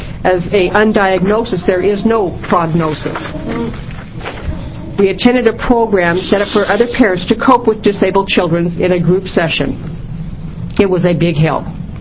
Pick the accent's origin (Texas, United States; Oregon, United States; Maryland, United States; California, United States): Oregon, United States; Sherwood; this is my daughter, …. We are from Sherwood.